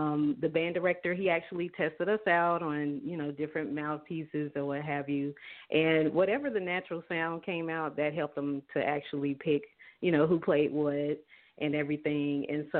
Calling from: Douglasville, Georgia, United States; I'm calling from Douglasville, Georgia.

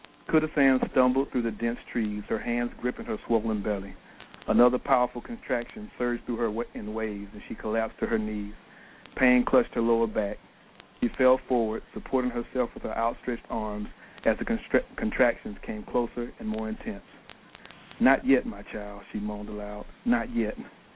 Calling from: Fayetteville, Georgia, United States; I'm actually calling from Fayetteville, Georgia, which is south of Atlanta.

